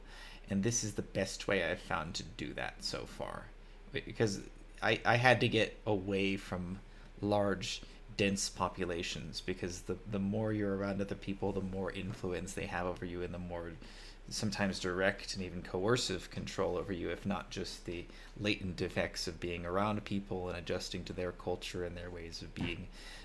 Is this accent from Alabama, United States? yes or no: no; California, United States; moved away as an adult